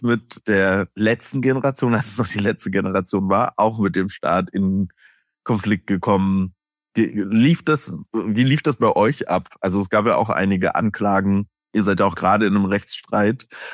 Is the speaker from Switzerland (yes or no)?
no; East Germany, Germany; als Ostdeutsche wird einem immer gesagt, so aus dieser Einheit, wir sind so emotional.